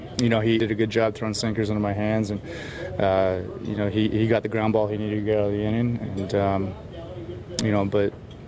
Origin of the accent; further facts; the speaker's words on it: Ontario, Canada; It was a dream of mine growing up, obviously, in Canada, and the Jays being my hometown team.